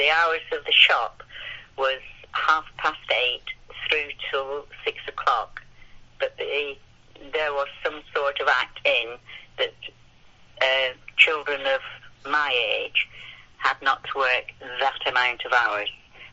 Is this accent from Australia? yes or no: no; Oswestry, West Midlands, United Kingdom; Haplingen Hall Road in Oswestry. We lived in a cottage